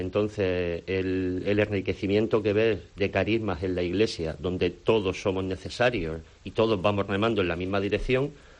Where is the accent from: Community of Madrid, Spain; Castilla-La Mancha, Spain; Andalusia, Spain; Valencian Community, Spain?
Andalusia, Spain; Almería; Soy de aquí, de Almería. Tengo 37 años.